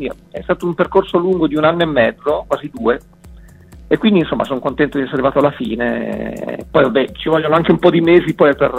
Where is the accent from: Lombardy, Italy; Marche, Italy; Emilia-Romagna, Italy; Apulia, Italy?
Lombardy, Italy; Seregno; Io sono di Seregno, Brianza Velenosa, sì. Non so se si conosce, zona Monza, vabbè, cose, una cittadina.